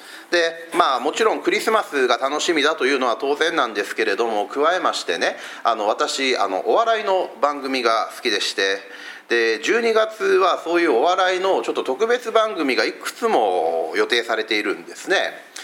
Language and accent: Japanese; Fukuoka, Japan; accent: Hakata dialect; 話しとって、踊りお前なまってるなって言われまして、なまっとるわけなかろうもんって言った記憶があるんですね。